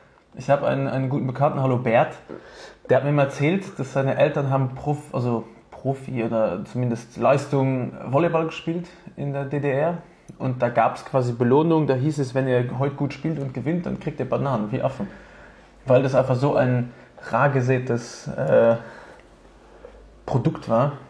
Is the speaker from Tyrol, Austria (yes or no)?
yes; Innsbruck, Tyrol, Austria; moved away; vor 10 Jahren bin ich aus Innsbruck hergekommen